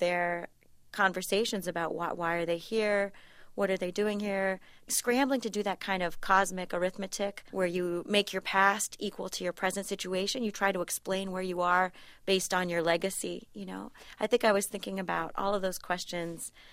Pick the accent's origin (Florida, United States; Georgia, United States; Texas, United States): Florida, United States; Yeah, something about growing up in Florida light like that.